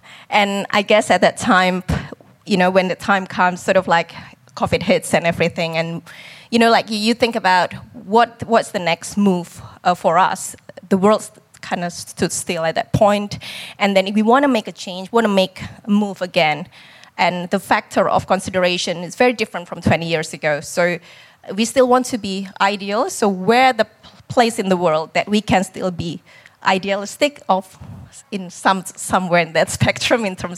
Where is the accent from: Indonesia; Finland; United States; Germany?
Indonesia; growing up in Indonesia, if you are from that part of the world